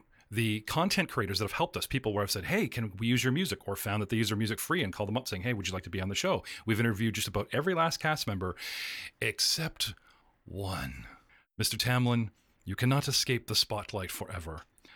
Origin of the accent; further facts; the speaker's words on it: Canada; you're Canadian like myself. Mm-hmm. Born and bred in Ontario, and have the classic beer drinking, hockey upbringing, far enough north of the city that, you know, somebody in the house owns a gun.